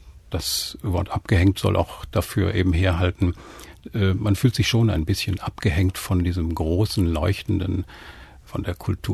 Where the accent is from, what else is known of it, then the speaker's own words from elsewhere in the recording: Gelsenkirchen, North Rhine-Westphalia, Germany; wenn ich irgendwo sage, ich komme aus Gelsenkirchen, wird das sofort mit dem Ruhrpott.